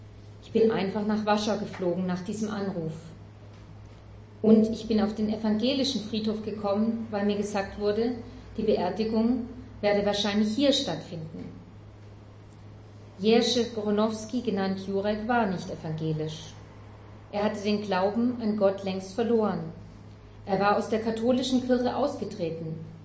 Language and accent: German; Germany; Ich bin Deutsche, und als ich Jurek kennenlernte, steckte ich mitten in der geborgensten Jugend, die man sich überhaupt vorstellen kann. In einem kleinen Dorf mit netten Eltern und vielen Geschwistern.